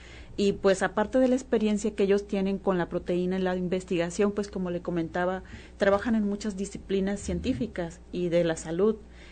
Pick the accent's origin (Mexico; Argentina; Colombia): Mexico; Sinaloa; Elegimos el puerto de Mazatlán porque pues somos sinaloenses